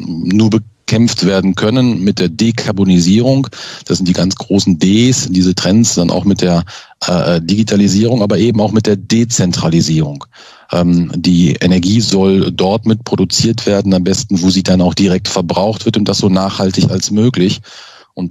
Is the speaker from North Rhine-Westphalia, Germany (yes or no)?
yes; North Rhine-Westphalia, Germany; ich komme ja aus dem Ruhrgebiet